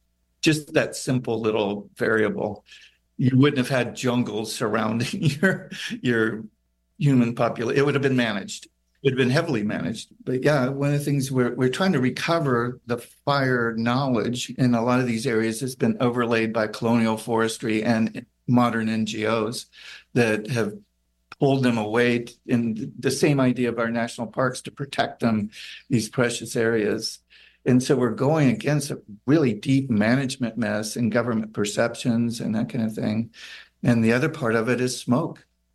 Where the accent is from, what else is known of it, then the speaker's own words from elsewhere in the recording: Florida, United States; like some of the places in my home state of Florida has had to do with hurricanes.